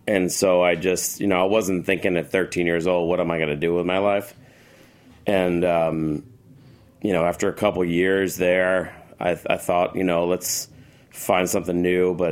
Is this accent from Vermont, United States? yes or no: no; Paramus, New Jersey, United States; I'm from Jersey. I grew up in Paramus.